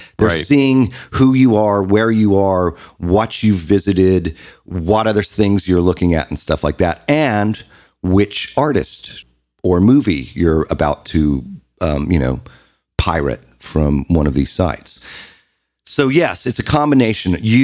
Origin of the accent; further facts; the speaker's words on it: California, United States; Well, I am kind of a hippie, but I'm from California.